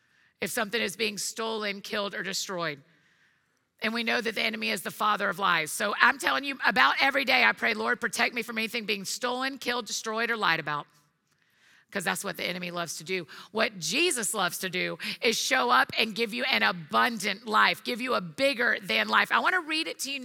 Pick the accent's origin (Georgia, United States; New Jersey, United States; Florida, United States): Georgia, United States; Marietta; now in Nashville, United States; I grew up here in Marietta. I live in Nashville now, but I spent the majority of my life here.